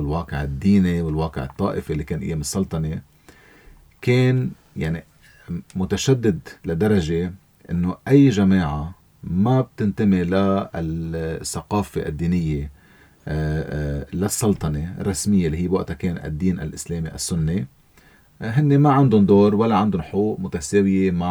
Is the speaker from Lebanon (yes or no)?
yes; Lebanon; نحن كلبنانيين وبخاصة كمسيحيين